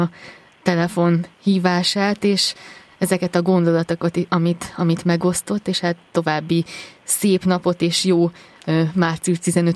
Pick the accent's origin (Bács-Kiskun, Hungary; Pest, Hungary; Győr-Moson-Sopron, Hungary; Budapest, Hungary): Bács-Kiskun, Hungary; Kecskemét; és például Kecskemétre, ahol fölnőttem, ott jöttek az iskolánkba mondjuk japán díszvendégek